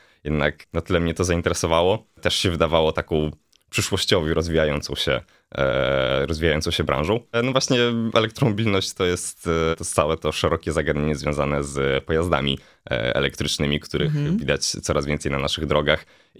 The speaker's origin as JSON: {"language": "Polish", "town": "Wrocław", "region": "Lower Silesian Voivodeship", "country": "Poland", "said": "Jestem z Wrocławia"}